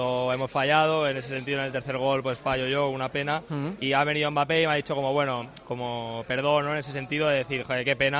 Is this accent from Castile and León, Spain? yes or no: no; Barcelona, Catalonia, Spain; Sí, sí, sí, yo soy de Barcelona.